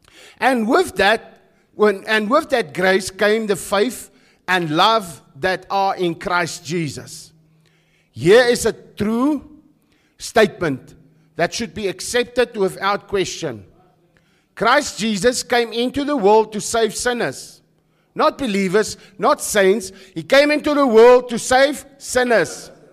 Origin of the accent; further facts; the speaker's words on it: Krugersdorp, Gauteng, South Africa; Where I grew up in the West Rand, in the West, in Krugersdorp, it was about survival.